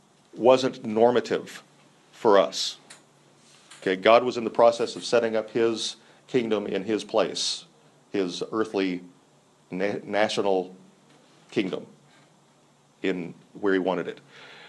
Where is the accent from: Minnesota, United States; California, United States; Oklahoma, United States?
Oklahoma, United States; also born or lived in Texas; I grew up in Oklahoma and Texas.